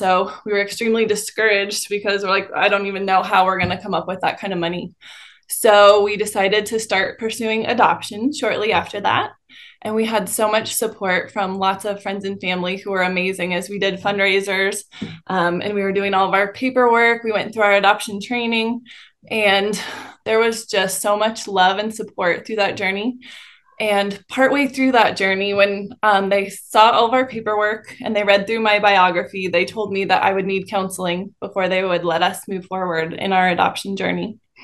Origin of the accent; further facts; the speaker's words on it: Fort Collins, Colorado, United States; Yes, I am from Fort Collins, Colorado. And me and my husband were both born and raised here, and we still live here and we homeschool our kids here.